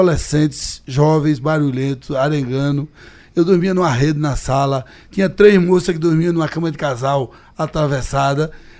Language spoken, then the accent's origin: Portuguese; Paraíba, Brazil; quando eu vim morar aqui, Geraldo, vim da Paraíba, do interior da Paraíba